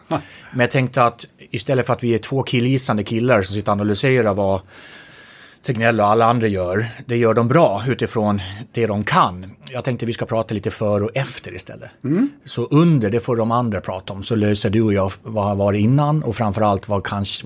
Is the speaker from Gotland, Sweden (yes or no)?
yes; Gotland, Sweden; accent: Gotland dialect; apropå min dialekt, Gotland.